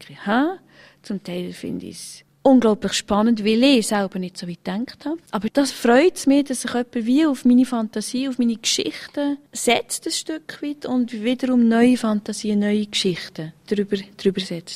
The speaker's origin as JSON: {"language": "German", "country": "Switzerland", "said": "als Schweizer"}